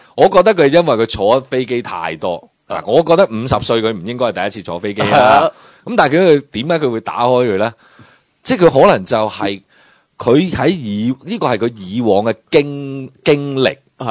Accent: China; 我哋中国人有几强横先？我哋呢二千年有乜嘢冇经历过先？

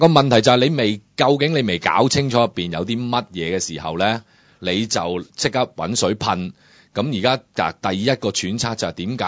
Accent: Hong Kong; 因為今時今日我哋香港人咧，

